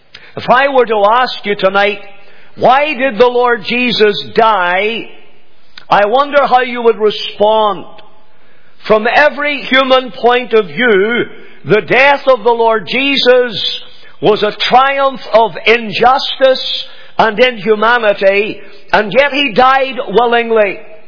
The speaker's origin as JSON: {"language": "English", "town": "Banbridge", "region": "Northern Ireland", "country": "United Kingdom", "tie": "born there", "said": "I was born in Vonbridge in County Down."}